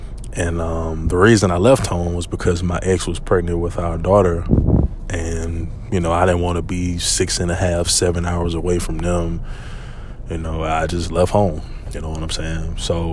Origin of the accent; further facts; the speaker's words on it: Louisiana, United States; for the, you know, OG listeners or people that know I'm from Louisiana, you can just bypass this part.